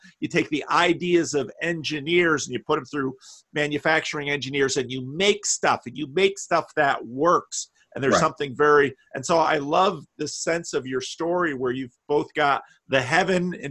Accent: Paterson, New Jersey, United States; You know, so I grew up in Paterson, which is outside New York

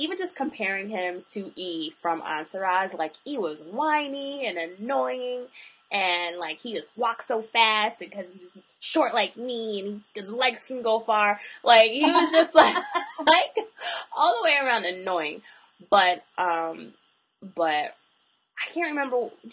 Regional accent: New England, United States; They're from Boston, and I'm from New England.

